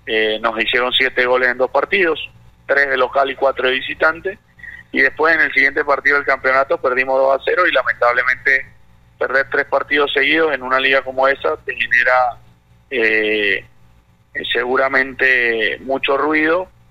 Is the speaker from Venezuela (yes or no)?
yes; Venezuela; también es triste saber que por ser venezolano se te cierran puertas para poder laborar en un fútbol como el chileno, y no solo me ha pasado a mí